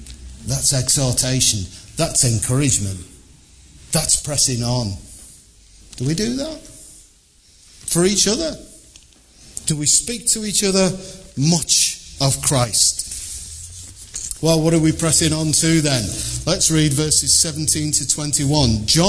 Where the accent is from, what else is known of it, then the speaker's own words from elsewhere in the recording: Liverpool, North West England, United Kingdom; I said, come on, I'm from Liverpool.